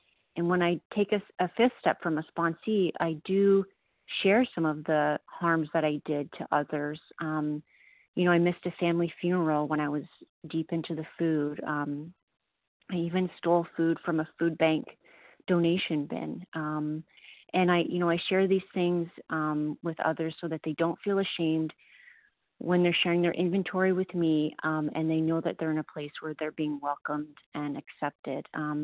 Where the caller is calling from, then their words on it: Ontario, Canada; Hey, Jen, good morning. … recovered in Ontario, Canada.